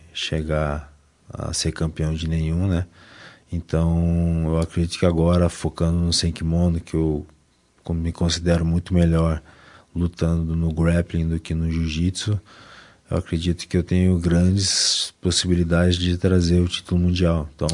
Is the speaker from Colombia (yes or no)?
no; Passo Fundo, Rio Grande do Sul, Brazil; born there; now in Lagoa, Brazil; Eu sou natural de Passo Fundo, né? Nasci lá, mas como estou morando em Lagoa, então estou representando Lagoa também nas competições, né?